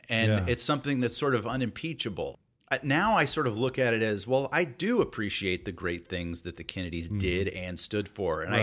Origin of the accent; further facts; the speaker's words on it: Atlanta, Georgia, United States; Yeah, I grew up in Atlanta, and and my parents are very Southern. Mom's from Tennessee, and Dad's from Alabama.